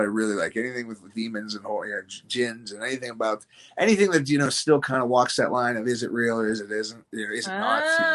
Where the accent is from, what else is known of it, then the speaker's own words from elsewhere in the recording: United States; I'm here from the United States.